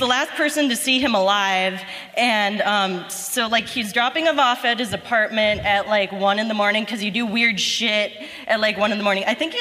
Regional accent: Cincinnati, Ohio, United States; now in Columbus, United States; I'm from Cincinnati, born and raised.

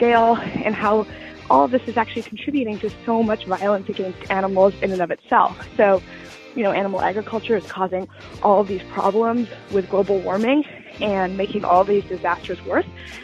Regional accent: Berkeley, California, United States; I'm from Berkeley, California

